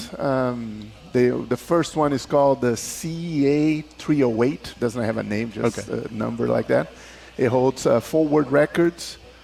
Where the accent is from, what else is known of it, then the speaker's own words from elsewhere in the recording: Brazil; English is a second language; Well, I'm originally from Brazil.